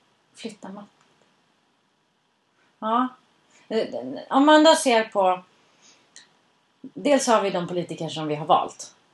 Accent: Skellefteå, Västerbotten County, Sweden; alltså jag är från Skellefteå

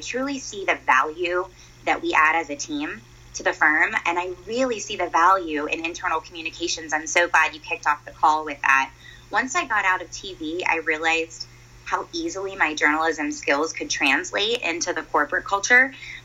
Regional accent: Tampa, Florida, United States; But when my husband and I decided to head back to my hometown here in Tampa Bay

